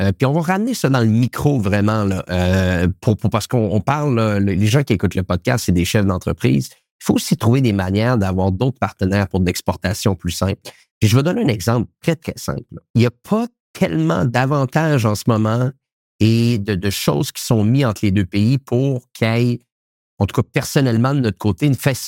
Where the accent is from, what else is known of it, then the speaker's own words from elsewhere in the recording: Canada; je pense que c'est également ça qu'on doit se poser comme question en tant que Canadien